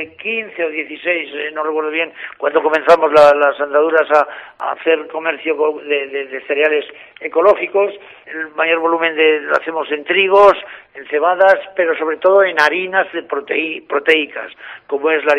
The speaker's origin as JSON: {"language": "Spanish", "region": "Navarre", "country": "Spain", "said": "Yo provengo de Navarra, de un espíritu cooperativo"}